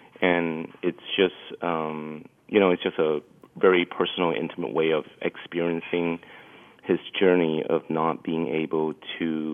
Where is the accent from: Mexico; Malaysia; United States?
Malaysia; I was 10 years old in the year of 1985, and I was born and raised in Malaysia